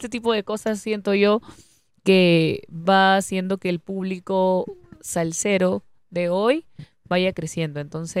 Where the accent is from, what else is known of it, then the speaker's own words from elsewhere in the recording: Peru; Es curioso que en mi país, en Perú, para los que saben